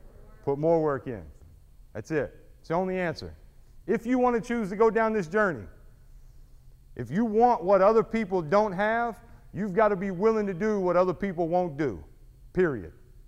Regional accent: Kentucky, United States; Are they just telling me no because I'm from Eastern Kentucky?

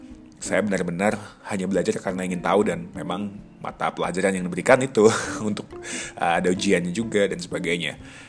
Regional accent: Semarang, Central Java, Indonesia; Saya sendiri tumbuh besar di kota Semarang, kota yang menurut saya cukup multikultur dan sangat toleran. Sebagai orang Bali, orang Hindu, keturunan Bali

